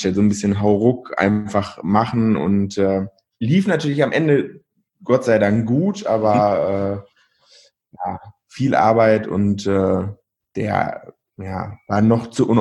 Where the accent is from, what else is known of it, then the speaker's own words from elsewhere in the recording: Kaunitz, North Rhine-Westphalia, Germany; now in Bielefeld, Germany; Eigentlich komme ich aus Verl und dann habe ich, weiß ich nicht, früh oder eigentlich aus Kaunitz. Das ist noch ein bisschen kleiner. Habe ich früh gemerkt, dass mir das alles so ein bisschen zu eng wird, dieses ländliche Leben.